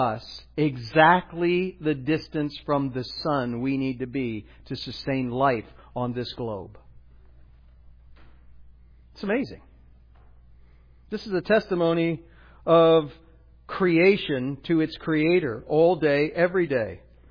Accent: Ohio, United States; So I'm from Ohio. One of the things I had to get used to living in Southern California

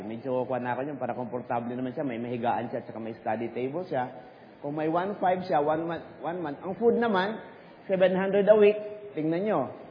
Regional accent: Mindanao, Philippines; Ganon kahirap noon kasi I'm from Mindanao. We are 8 children.

